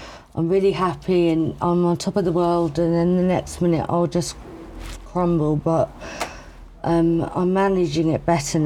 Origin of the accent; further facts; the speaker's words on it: Rotherfield, South East England, United Kingdom; also born or lived in Crowborough; So I originally grew up in Crowbeck, East Sussex, and then I moved to a little village called Rotherfield when I was a bit older, when I was about 9. And I basically grew up there, and I lived right in the countryside